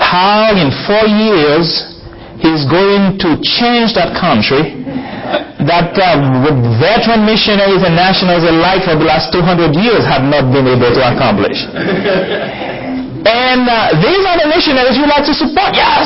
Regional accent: Haiti; a friend of mine, I grew up in Haiti, is now, we got saved in the same youth club.

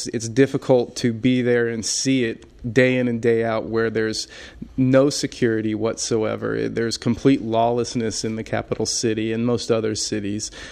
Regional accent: United States; not advertising the fact that I am an American

